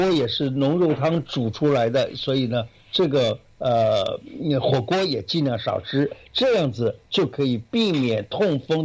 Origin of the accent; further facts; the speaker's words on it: Guangdong, China; 尤其我们广东人特别喜欢吃的煲汤啊